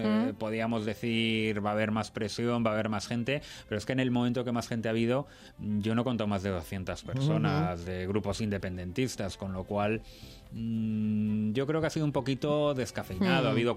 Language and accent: Spanish; Valladolid, Castile and León, Spain; Yo soy de Valladolid